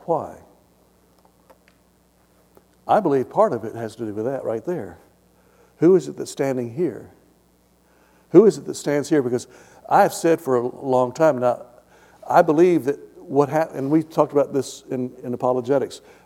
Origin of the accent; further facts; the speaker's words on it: Tennessee, United States; one of the biggest, most influential Baptist churches in the state of Tennessee, my home state.